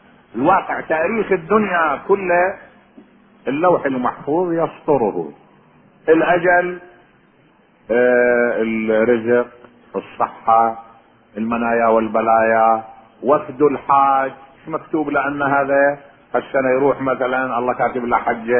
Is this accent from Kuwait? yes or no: no; Najaf, Najaf Governorate, Iraq; قلت له أنا والله من العراق. قال لي من أي بلد؟ من النجف.